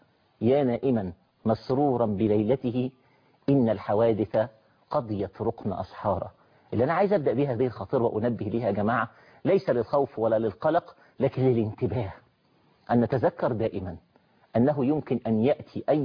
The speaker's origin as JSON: {"language": "Arabic", "country": "Egypt"}